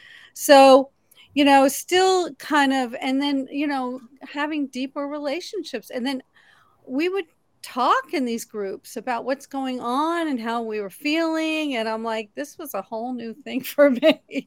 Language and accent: English; New York, United States; I grew up in a doing kind of world. I'm from New York and everyone's rushing around and we're all doing stuff.